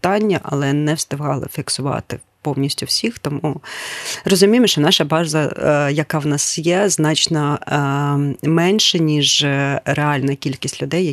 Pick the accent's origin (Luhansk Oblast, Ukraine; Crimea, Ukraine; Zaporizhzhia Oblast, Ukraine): Luhansk Oblast, Ukraine; Luhansk; now in Kyiv, Ukraine; реєстрація луганська, і я її залишаю. Я хочу проходити через всі ці незручності якось, як всі луганчани.